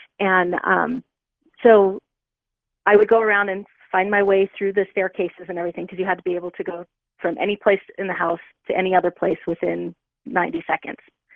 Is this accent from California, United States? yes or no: yes; San Jose, California, United States; You know, I was raised in San Jose